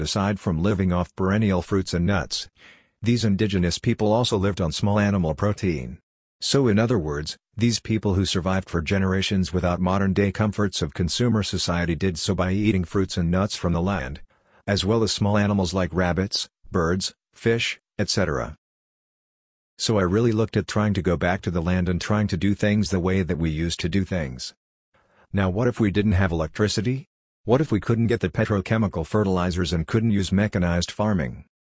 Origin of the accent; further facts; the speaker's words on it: New Hampshire, United States; I grew up in New Hampshire, so I had to live through New Hampshire winters